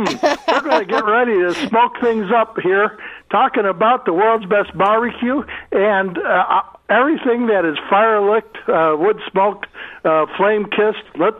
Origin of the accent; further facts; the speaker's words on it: Chicago, Illinois, United States; I am really excited to get down to my hometown, sweet home, Chicago